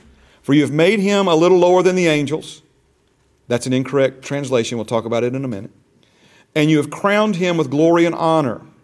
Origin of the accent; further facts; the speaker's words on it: Alabama, United States; accent: country drawl; I'm from South Alabama. Amen. So praise God. Or Southern United States, state of Alabama. So we have a country drawl here.